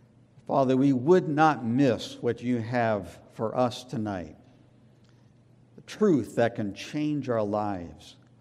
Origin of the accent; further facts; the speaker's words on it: New England, United States; born or raised there